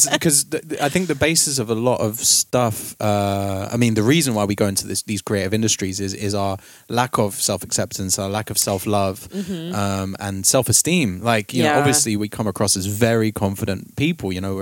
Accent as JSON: {"language": "English", "country": "United Kingdom", "said": "I kept obviously being British, just apologizing for crying."}